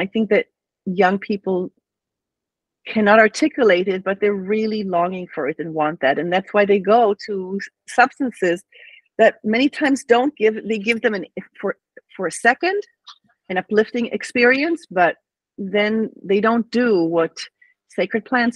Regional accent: Israel; well, I'm from Israel, so go to the army for 2 years, get married, have kids

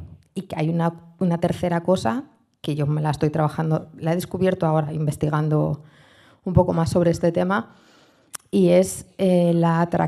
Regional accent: Galapagar, Community of Madrid, Spain; pero yo soy de Galapagar, que es un pueblo que está aquí a 20 minutos, pequeñito.

